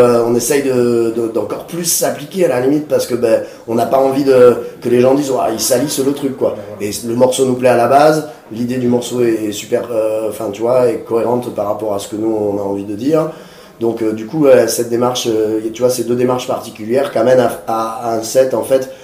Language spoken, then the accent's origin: French; Albi, Occitanie, France; soit en allant au Pays Basque ou alors ils venaient chez nous à Albi, quoi.